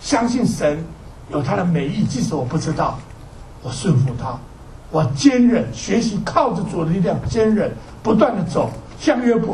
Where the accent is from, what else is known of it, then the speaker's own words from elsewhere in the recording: China; 我们中国人常常会讲啊，对不对？天意也啊，天意也。